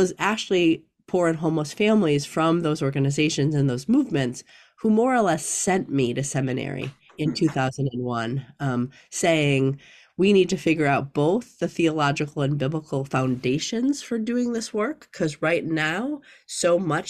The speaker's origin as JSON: {"language": "English", "town": "Milwaukee", "region": "Wisconsin", "country": "United States", "tie": "born or raised there", "said": "So I was raised in Milwaukee, Wisconsin, in a family that was dedicated to doing social justice work."}